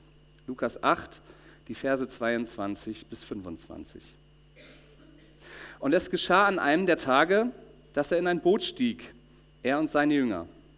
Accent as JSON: {"language": "German", "region": "Schleswig-Holstein", "country": "Germany", "said": "Ich komme aus Schleswig-Holstein und da sind Stürme normal."}